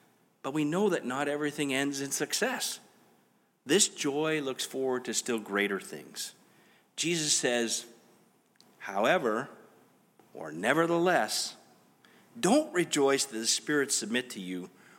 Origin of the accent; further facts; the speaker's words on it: Canada; and perhaps because we're Canadian